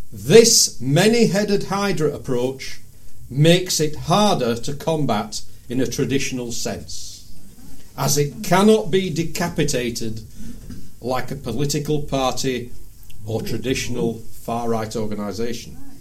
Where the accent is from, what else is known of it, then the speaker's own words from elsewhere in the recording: Huddersfield, Yorkshire and the Humber, United Kingdom; My hometown, Huddersfield, in the last 3 weeks.